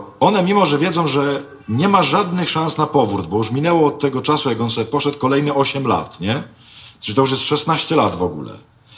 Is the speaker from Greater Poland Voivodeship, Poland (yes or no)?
no; Myszków, Silesian Voivodeship, Poland; Ja jestem z Myszkowa. Obok Myszkowa jest taka miejscowość, która nazywa się Mysłów.